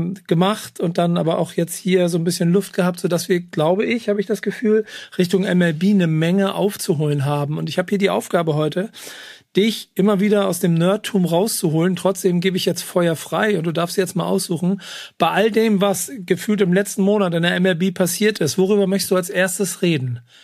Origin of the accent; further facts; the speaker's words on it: Hamburg, Germany; Wir sind ja beide Hamburger